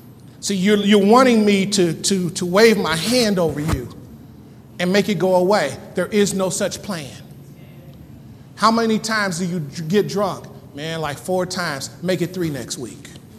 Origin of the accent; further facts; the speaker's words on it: Wellston, United States; We grew up in Wellston. If you didn't cuss, your name was cuss.